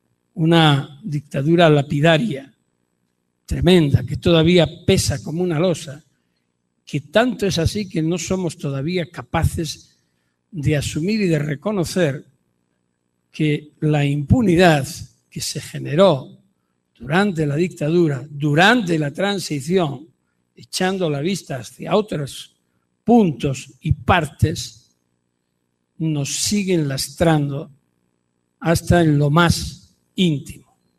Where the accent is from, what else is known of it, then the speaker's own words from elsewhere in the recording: Spain; Hoy, sin embargo, no me siento tan orgulloso de hablar como español.